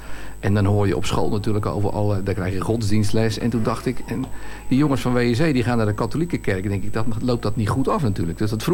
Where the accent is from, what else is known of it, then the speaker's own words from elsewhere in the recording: Waddinxveen, South Holland, Netherlands; ik ben dus geboren en getogen in Waddinxveen al 64 jaar geleden aan de Jan Dorkerskade. En daar heb ik ook een heel lang deel van mijn leven gewoond op de Jan Dorkerskade.